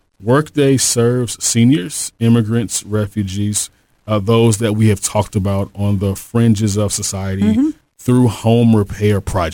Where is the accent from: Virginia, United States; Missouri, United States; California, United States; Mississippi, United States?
Missouri, United States; St. Louis; I am born and raised in St. Louis in North City, and so grew up acquainted with the great need of the city and also the great divides that exist in our city.